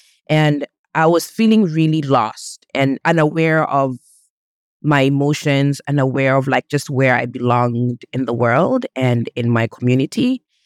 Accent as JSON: {"language": "English", "country": "Kenya", "tie": "born or raised there", "said": "So I come from a Kenyan family. I'm Kenyan, born and raised."}